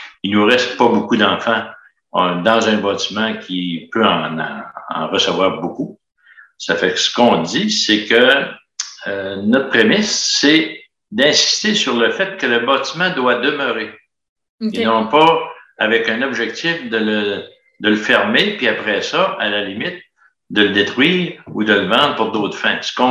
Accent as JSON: {"language": "French", "town": "Portneuf-sur-Mer", "region": "Quebec", "country": "Canada", "tie": "born or raised there", "moved": "yes", "said": "je suis originaire du village de Portneuf-sur-Mer. J'ai vu avec le temps, j'ai quitté un bon bout de temps"}